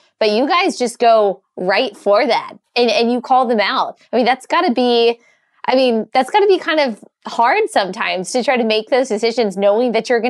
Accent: Bible Belt, United States; So I grew up in the church. I grew up in the Bible Belt.

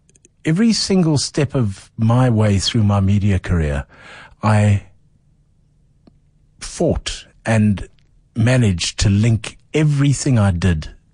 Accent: Eastern Cape, South Africa; I come from the Eastern Cape. I'm a Xhosa boy.

